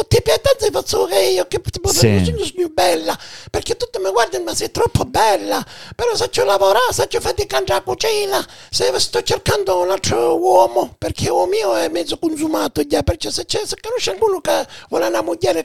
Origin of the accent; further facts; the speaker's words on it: Calabria, Italy; Non so che io sono calabrese.